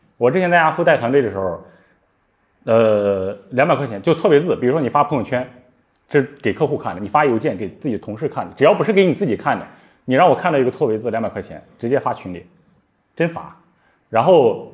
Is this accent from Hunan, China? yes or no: no; Weihai, Shandong, China; 因为我其实首先我不是北京人，我山东人，山东威海的。 然后我家里就是普通的家庭，然后也是农村出来的，就爸妈都是普通的工人。